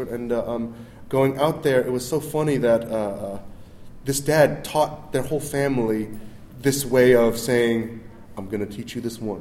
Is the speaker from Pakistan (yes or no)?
no; New York, United States; I grew up in New York, my family had a grocery store, but we were a family unit trying to survive in a city.